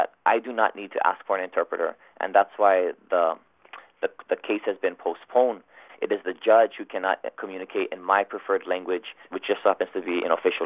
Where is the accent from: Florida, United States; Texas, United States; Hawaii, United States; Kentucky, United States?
Hawaii, United States; because I, as a Hawaiian, standing up for my Hawaiian heritage, for my Hawaiian nationality, for my Hawaiian identity, can defend myself in my Hawaiian language as well.